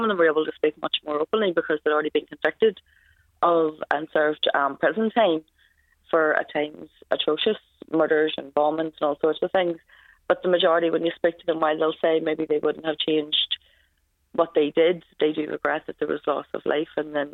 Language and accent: English; Belfast, Northern Ireland, United Kingdom; I grew up in West Belfast during hunger strikes in the 80s